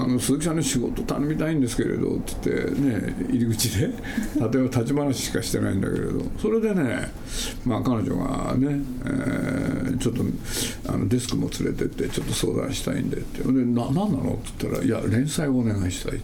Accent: Nagoya, Aichi, Japan; 僕はね、ご承知のように名古屋で、そうするとね、僕の実家の真ん前にね、歩いて3分のところに映画館があって

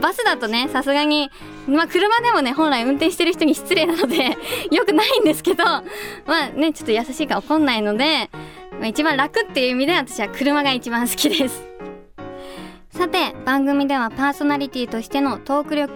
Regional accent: Sano, Tochigi, Japan; now in Tokyo, Japan; 私は、栃木県佐野市出身なのでよく実家に帰ったり佐野から東京に戻ってきたりするんですけど

